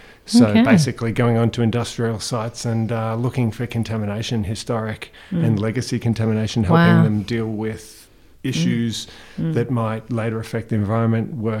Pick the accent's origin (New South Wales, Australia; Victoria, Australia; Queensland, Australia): Victoria, Australia; Rosebud; also born or lived in Mornington; whilst I was born in Mornington, we soon moved down to Rosebud and spent a lot of years.